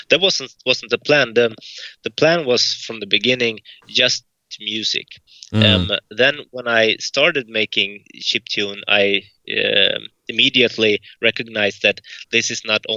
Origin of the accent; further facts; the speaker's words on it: Falun, Dalarna County, Sweden; English is a second language; now in Visby, Sweden; I'm from Falun in Dalarna, Sweden.